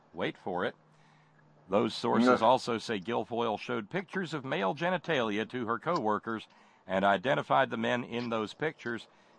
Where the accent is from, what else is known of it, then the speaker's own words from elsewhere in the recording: the South, United States; now in Appalachians, United States; I mean, I grew up in Southern heat, but. You live up here in the Appalachians. After a while, you get used to that.